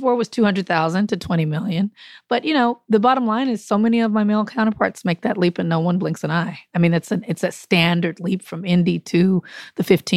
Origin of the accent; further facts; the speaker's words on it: Compton, California, United States; And I'm from Compton. I'm from the city. I'm a city girl.